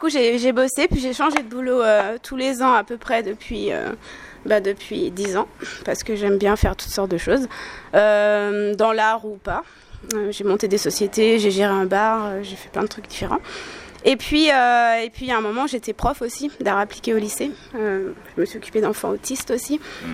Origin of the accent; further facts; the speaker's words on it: Martinique, France; also born or lived in Bondy / French Guiana; Je suis arrivée en Martinique, je devais avoir 4-5 ans.